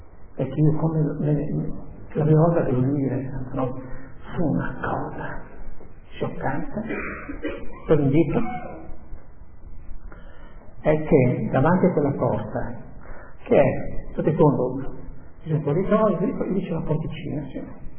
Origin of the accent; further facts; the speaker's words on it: Austria; perché in Veneto si dice così, ma io non sono Veneto, sono altro, sono austriaco